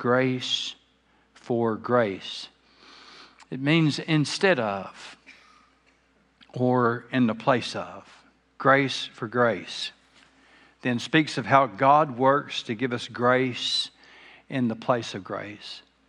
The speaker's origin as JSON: {"language": "English", "region": "the South", "country": "United States", "said": "Now, since we are from the South, let me be quick to say that I'm not talking about your dad or mother's sister"}